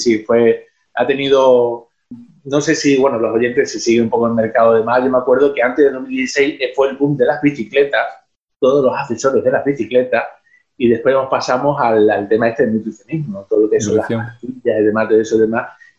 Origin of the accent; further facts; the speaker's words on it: Marbella, Andalusia, Spain; Yo soy de Marbella, Málaga